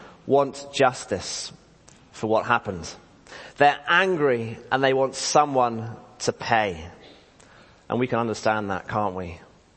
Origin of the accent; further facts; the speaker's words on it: United Kingdom; We're emotional, even if we're British, and we connect with songs.